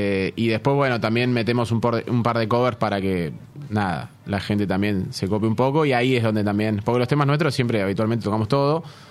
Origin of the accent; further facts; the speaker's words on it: Buenos Aires, Argentina; Yo soy de Palermo, sí